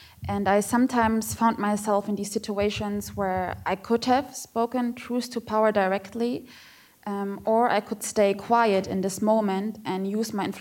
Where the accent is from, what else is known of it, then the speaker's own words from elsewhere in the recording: Germany; I'm from Germany.